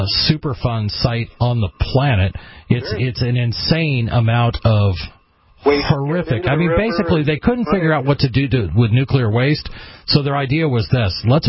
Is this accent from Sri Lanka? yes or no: no; Oregon, United States; Let me tell you where I'm from. I'm from Oregon. You're from California. Hello, fellow left coaster. I grew up just south of the Washington border